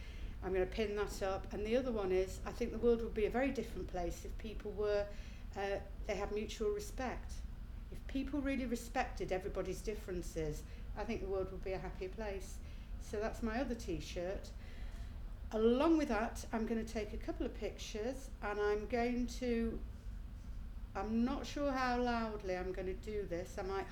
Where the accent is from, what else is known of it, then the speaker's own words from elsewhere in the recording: Manchester, North West England, United Kingdom; also born or lived in London; now in Liverpool, United Kingdom; I'm 51, and I'm from Liverpool. Okay. I live there, but I'm originally from Manchester. And I lived in London for about 18 years.